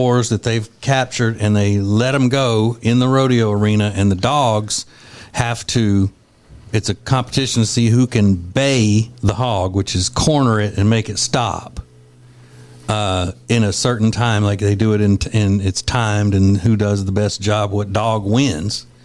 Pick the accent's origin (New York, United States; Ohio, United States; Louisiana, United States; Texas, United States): Louisiana, United States; Winfield; But my hometown of Winfield, Louisiana, is known as the... capital and world headquarters of hog dogging.